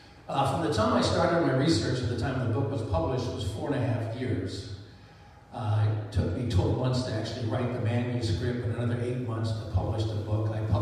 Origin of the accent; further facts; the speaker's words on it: Pasadena, California, United States; born there; I also was born in Pasadena and went to UCLA.